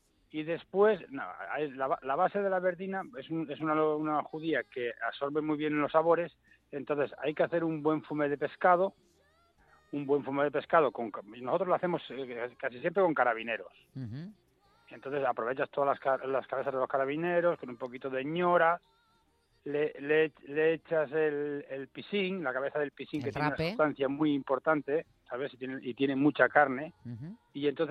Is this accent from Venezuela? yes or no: no; Asturias, Spain; Yo soy del oriente de Asturias, sí. Y la tenemos de la zona de Llanes. Como te comentaba antes, en el barrio de Risana es un uh-huh. barrio que está pegado a 6 kilómetros de la mar. Es muy húmedo, mucho regadío, es un valle pasa un río